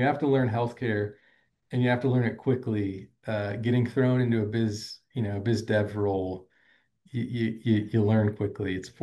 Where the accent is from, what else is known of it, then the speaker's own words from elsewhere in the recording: Fort Myers, Florida, United States; I grew up in Florida in Fort Myers, Naples area, so far down south.